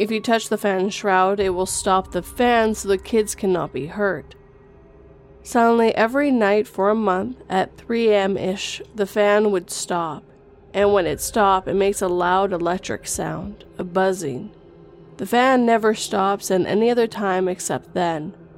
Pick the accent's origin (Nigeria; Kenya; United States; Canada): Canada; but I'm also Canadian, not living in an Asian country.